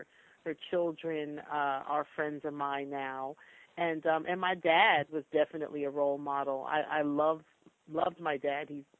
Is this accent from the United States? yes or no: yes; New York, United States; now in Los Angeles, United States; I live in L.A., but I'm from New York. I am a New Yorker. I will always be a New Yorker.